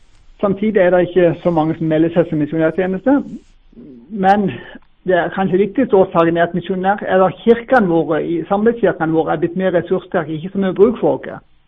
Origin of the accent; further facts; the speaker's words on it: Lyngdal, Agder, Norway; jeg er fra Lyngdal